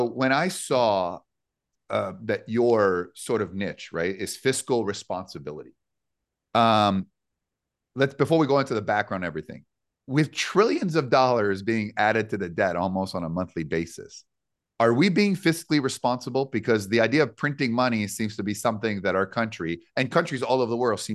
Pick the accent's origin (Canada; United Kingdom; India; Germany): Canada; now in United States; and I'm originally from Canada. So I looked up, you know, I always tell people I was born in Canada, made in America.